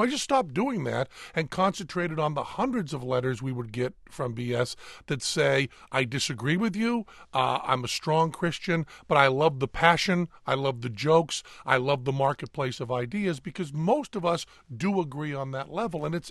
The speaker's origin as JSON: {"language": "English", "region": "Massachusetts", "country": "United States", "tie": "born or raised there", "said": "I was raised in New England, Western Massachusetts, in what was called the First Congo Church, the First Congregationalist Church"}